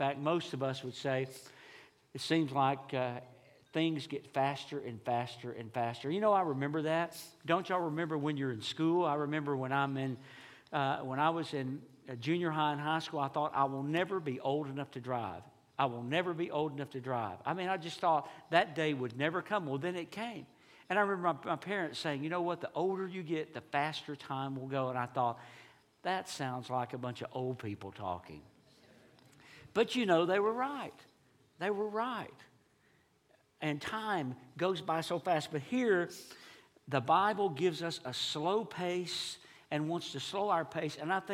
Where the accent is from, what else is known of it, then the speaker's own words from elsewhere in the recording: Texas, United States; And growing up in East Texas, my mom and dad made sure that we were in Sunday school and church on Sunday morning.